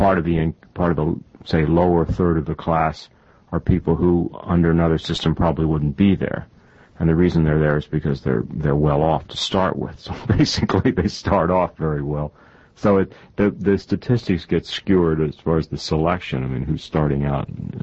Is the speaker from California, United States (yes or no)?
no; Kansas City, Missouri, United States; I grew up in Kansas City, the heart of America, as we used to call it.